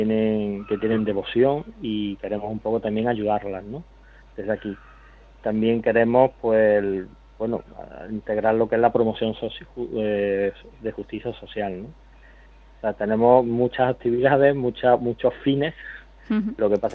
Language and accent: Spanish; Córdoba, Andalusia, Spain; born there; now in Seville, Spain; yo soy, yo nací en Córdoba, capital, uh-huh. En Córdoba capital, pero vivo en Sevilla.